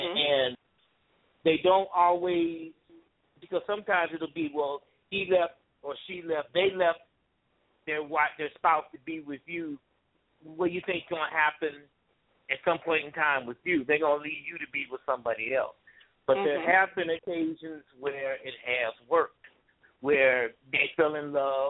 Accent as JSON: {"language": "English", "town": "Robbins", "region": "Illinois", "country": "United States", "tie": "born or raised there", "said": "she's from my hometown, the town I grew up in, Robbins, Illinois."}